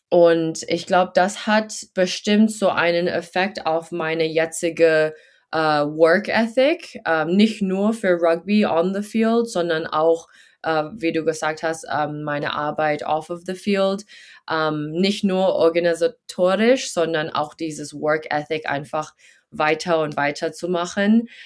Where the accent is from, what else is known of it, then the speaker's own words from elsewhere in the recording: Shanghai, China; accent: American; ich bin auch in Shanghai aufgewachsen, also ganz so busy city life. Ich war auf die amerikanische Schule